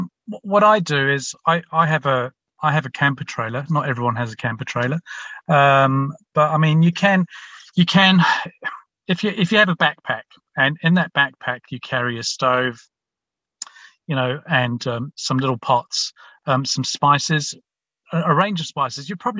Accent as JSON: {"language": "English", "region": "London", "country": "United Kingdom", "tie": "born or raised there", "also_born_or_lived": "Scotland", "said": "We lost everything in a war in Cyprus. And then came to London. I was born in Scotland originally. But, it was really tough growing up. But mum and dad did a really good job with us four boys. Just grew up opposite a large park in London."}